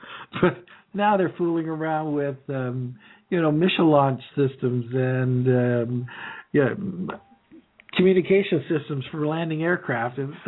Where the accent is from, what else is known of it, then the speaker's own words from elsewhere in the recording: Canada; an affinity for the land is what starts to define us as Canadian. That, and being a Leafs fan.